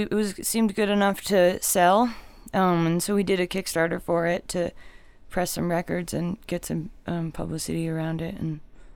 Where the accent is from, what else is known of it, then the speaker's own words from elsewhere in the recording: New York, United States; I'm originally from Eastern Long Island, but not the nice part. Like a not nice part of Long Island. That's where I'm from.